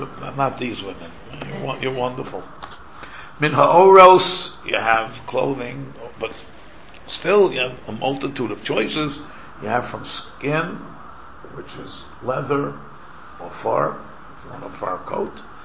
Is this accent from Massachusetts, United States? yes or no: no; New York, United States; I used to, like, in Manhattan, I grew up in New York, so sometimes, I go into Manhattan just to walk around and look around.